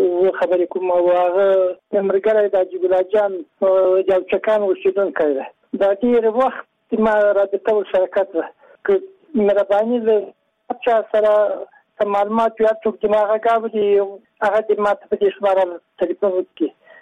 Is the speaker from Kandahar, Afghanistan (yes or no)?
yes; Kandahar, Afghanistan; لکندهار څخه.